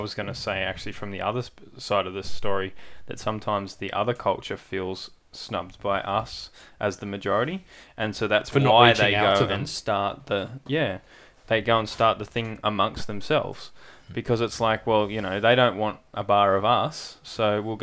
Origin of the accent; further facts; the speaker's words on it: Australia; We're all Australian born